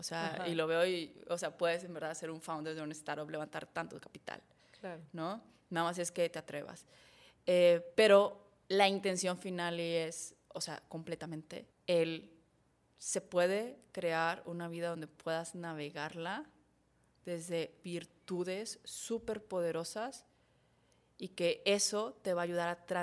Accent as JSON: {"language": "Spanish", "town": "Saltillo", "region": "Coahuila", "country": "Mexico", "said": "Y los conozco, yo soy de Saltillo. Entonces, los conozco ahí."}